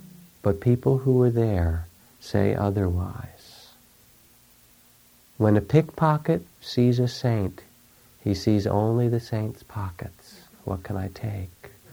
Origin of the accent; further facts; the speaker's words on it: Massachusetts, United States; There were the blue laws where I grew up in Massachusetts.